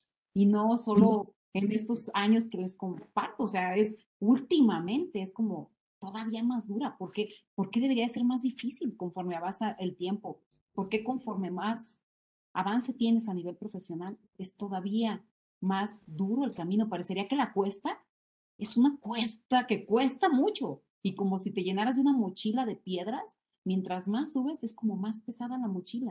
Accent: Mexico; obviamente pertenezco a una cultura, siendo mexicana

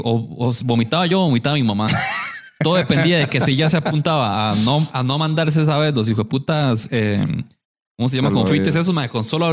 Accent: San Carlos, Alajuela, Costa Rica; Bueno, yo soy de San Carlos, vivía en San Carlos.

